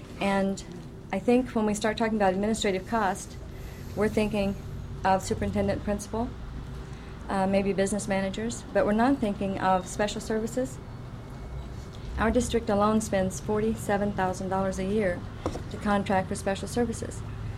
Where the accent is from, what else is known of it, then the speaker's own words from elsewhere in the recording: Hoonah, Alaska, United States; I'm from Hoonah